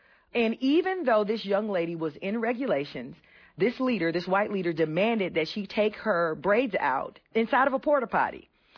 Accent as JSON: {"language": "English", "region": "the South", "country": "United States", "said": "but I am also from the South. I'm also a black woman."}